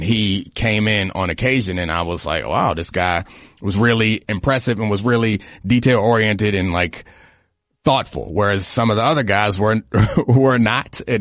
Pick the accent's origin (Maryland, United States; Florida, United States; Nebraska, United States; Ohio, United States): Maryland, United States; Baltimore; I grew up in Baltimore and like played football